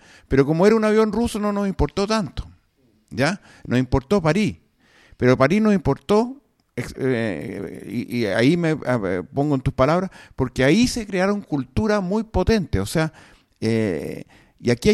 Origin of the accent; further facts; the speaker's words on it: Chile; nosotros como chilenos reconocemos como una cultura también de nosotros